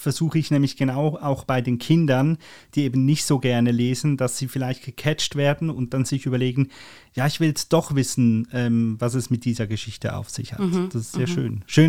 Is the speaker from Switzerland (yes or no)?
yes; Zurich, Switzerland; Das ist sogar für mich als Zürcher ist das schwierig.